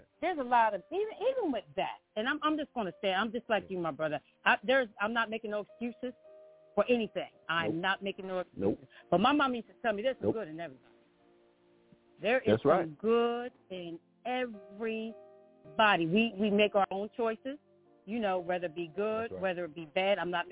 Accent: Newark, New Jersey, United States; I'm from New Jersey, born, bred, and raised.

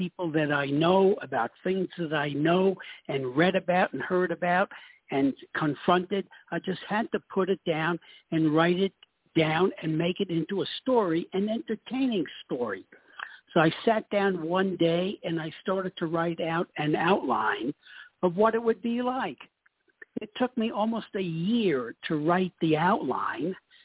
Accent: Brownsville, New York, United States; embarrassed to say I live in Brownsville. I made up another neighborhood. I would say, oh, I'm from Flatbush, or I grew up in East Flatbush, which is near Brownsville.

